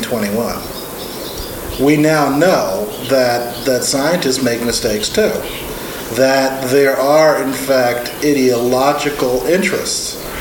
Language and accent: English; Newark, New Jersey, United States; I come from Newark, New Jersey, for instance, and one of the great things about Newark, it has one of the best public libraries in the United States